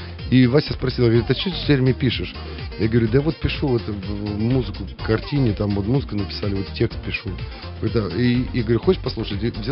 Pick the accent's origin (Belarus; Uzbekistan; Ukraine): Ukraine; now in Russia; Я не могу работать теперь в России, потому что родом с Украины